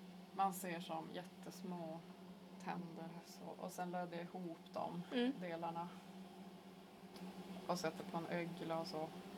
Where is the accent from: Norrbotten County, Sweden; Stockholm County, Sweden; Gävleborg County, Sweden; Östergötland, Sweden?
Norrbotten County, Sweden; Boden; Boden har typ förändrats väldigt mycket nu med den här gröna omställningen. Alltså just där huset där jag växte upp, där drar de nu järnvägen och motorvägen till stålverket.